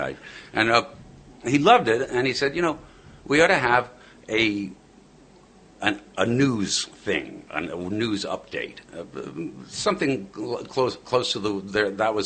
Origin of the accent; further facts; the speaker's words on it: New York, United States; I really wanted to do live stuff out of New York, which is my hometown, really.